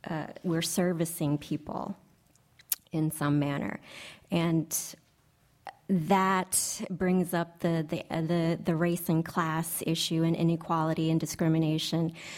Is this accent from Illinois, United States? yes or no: no; New Orleans, Louisiana, United States; my parents, my community, the Vietnamese immigrant and refugee community that I grew up with in New Orleans is certainly an inspiration